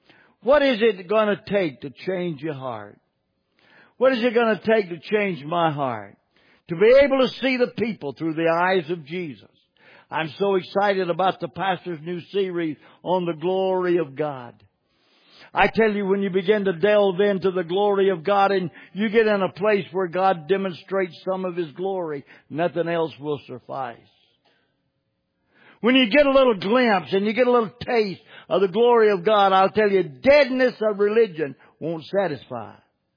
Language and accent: English; Southern United States, United States; accent: Southern; I'm a Southerner. I talk Southern. Proud of it.